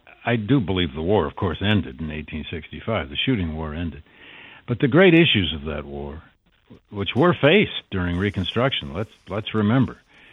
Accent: United States; this is something I think we Americans need a bigger dose of.

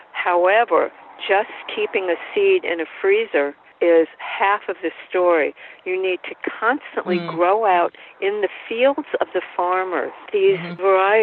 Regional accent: Port Washington, New York, United States; I grew up on Long Island, as I said, in Port Washington

